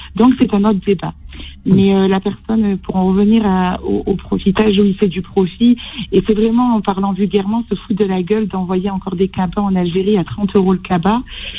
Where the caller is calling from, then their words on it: Lyon, Auvergne-Rhône-Alpes, France; Donc moi je suis originaire de Lyon